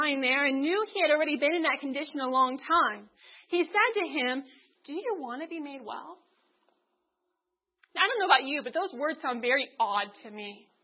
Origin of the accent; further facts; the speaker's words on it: California, United States; now in Loma Linda, United States; As I mentioned, I'm from Northern California, and my parents have a small garden, and we have horses and chickens and all those fun creatures.